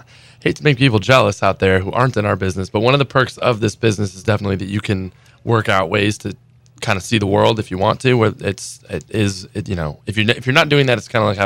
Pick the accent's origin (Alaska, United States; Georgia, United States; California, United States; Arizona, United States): California, United States; Los Angeles; I'm originally from Los Angeles.